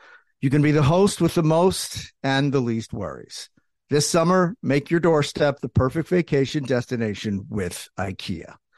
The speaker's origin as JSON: {"language": "English", "region": "New Jersey", "country": "United States", "tie": "born or raised there", "also_born_or_lived": "Philadelphia", "said": "I was born in Philadelphia and then we moved to Jersey."}